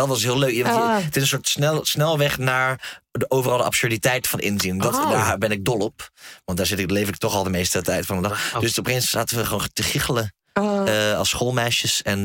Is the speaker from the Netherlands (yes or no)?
no; Antwerp, Flanders, Belgium; En nu ben ik hier, ik ben uit Antwerpen.